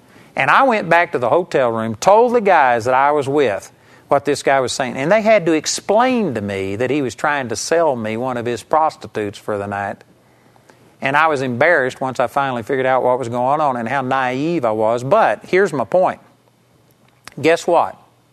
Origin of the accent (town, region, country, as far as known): Arlington, Texas, United States; born or raised there